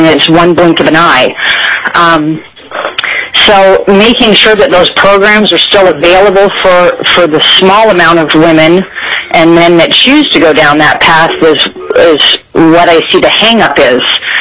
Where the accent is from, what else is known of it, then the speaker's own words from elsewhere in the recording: Anchorage, Alaska, United States; I'm from Anchorage, Alaska.